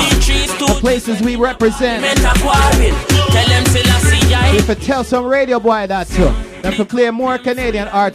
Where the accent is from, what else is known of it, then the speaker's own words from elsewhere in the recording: Kingston, Jamaica; now in Toronto, California, United States; I'm Jamaican born. I come from Kingston, Jamaica, so I'm a patriot of Jamaica too.